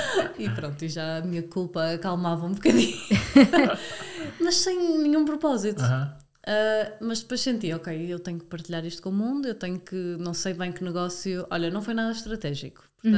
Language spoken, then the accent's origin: Portuguese; Porto, Norte, Portugal; Então comecei a perceber que no Porto, eu sou do Porto